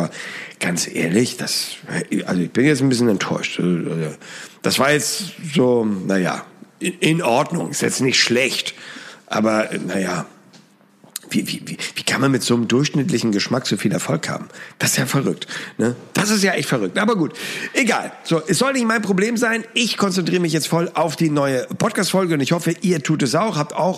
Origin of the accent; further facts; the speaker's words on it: Hamburg, Germany; Ich komme aus Hamburg, ich lebe nicht in den Alpen und ich bin auch kein Skifahrer